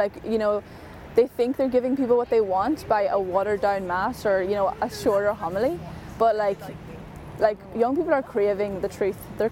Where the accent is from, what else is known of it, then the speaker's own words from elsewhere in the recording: Ulster, Ireland; Growing up in a smaller county, like I'm from Monaghan, there's such a lack of community.